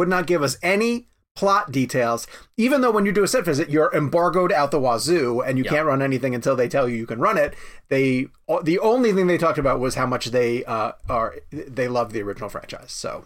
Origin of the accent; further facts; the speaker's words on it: Charlotte, North Carolina, United States; David, I'm from Charlotte, North Carolina.